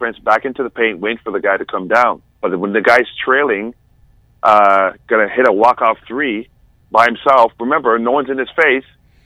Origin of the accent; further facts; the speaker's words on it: Canada; Murray, I knew from just being Canadian and watching him, what he does in Team Canada